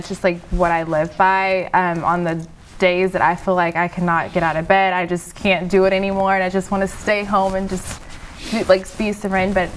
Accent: Friendswood, Texas, United States; So we're from Friendswood. I graduated from Clearbrook High School.

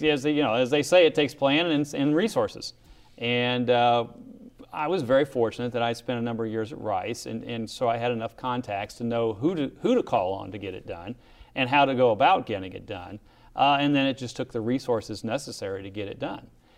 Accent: Ohio, United States; now in Houston, United States; I grew up in Ohio originally, did my undergraduate at Ball State University, and did my master's work at Ohio University, and then came down to Houston directly thereafter.

